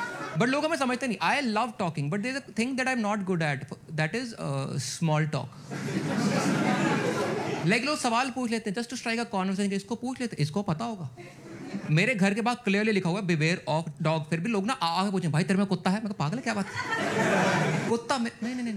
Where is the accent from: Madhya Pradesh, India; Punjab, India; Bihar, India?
Punjab, India; now in Delhi, India; मैं जब पंजाब से दिल्ली आया था